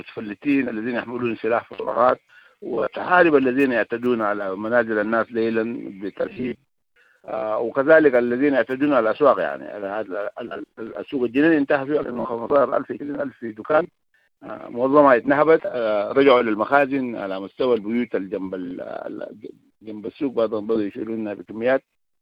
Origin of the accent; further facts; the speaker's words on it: Darfur, Sudan; نحن جزء من السودان حقيقة، يهمنا أمر السودان أيضا